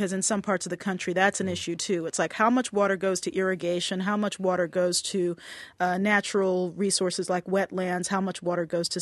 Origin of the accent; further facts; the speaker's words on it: Baltimore, Maryland, United States; now in Atlanta, United States; And if you are in places like Baltimore, my hometown, or, you know, in the Bronx